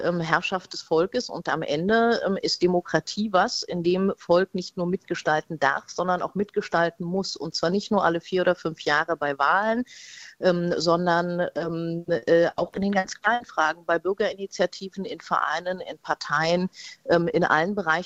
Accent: Berlin, Germany; Ich würde sagen, ich bin in erster Linie Berlinerin, aber in zweiter Linie würde ich tatsächlich auch sagen, ich bin Deutsche.

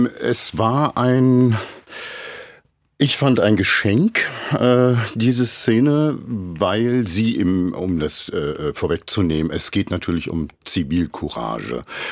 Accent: Berlin, Germany; ich bin Ossi, ich bin in Ost-Berlin groß geworden, mit sämtlichen Problemen, die man hat, wenn man nicht so aussieht wie die meisten.

